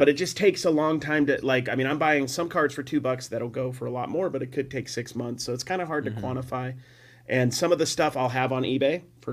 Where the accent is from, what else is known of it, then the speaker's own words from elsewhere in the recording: West Coast, United States; accent: West Coast; I have a different accent than you, okay? Yeah. I'm from the West Coast.